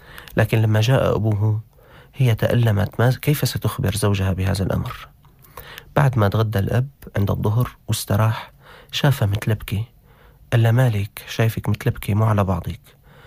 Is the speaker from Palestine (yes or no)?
no; Syria; شركات البناء الموجودة عندنا في الشام.